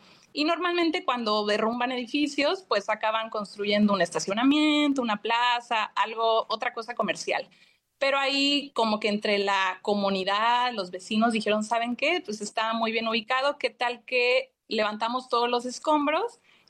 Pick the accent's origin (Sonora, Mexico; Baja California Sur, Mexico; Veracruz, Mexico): Baja California Sur, Mexico; Los Cabos; Como les decía, yo soy de Los Cabos, pero sabía que no había aún aún mucho de estos temas en Los Cabos.